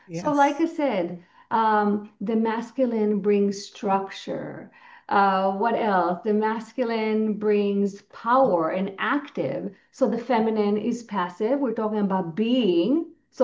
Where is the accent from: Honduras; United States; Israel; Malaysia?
Israel; Also, growing up in Israel, people there tend to be very direct, very assertive